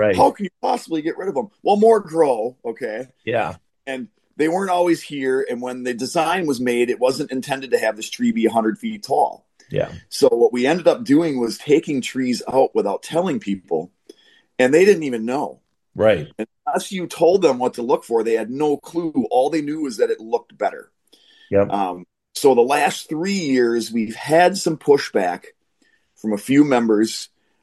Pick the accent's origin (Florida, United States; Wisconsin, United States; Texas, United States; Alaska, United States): Wisconsin, United States; Antigo; And I'm from Antigo. My dad was a member. He joined in 1962.